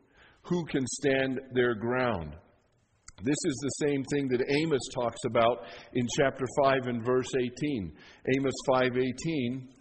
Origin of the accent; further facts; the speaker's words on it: Leadville, Colorado, United States; I had a friend when I was growing up in Leadville.